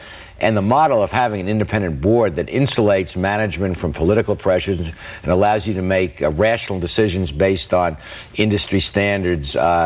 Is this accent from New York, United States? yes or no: yes; New York, United States; I come from New York, and, you know, for the first 10 years of my life, I thought water came from the faucet.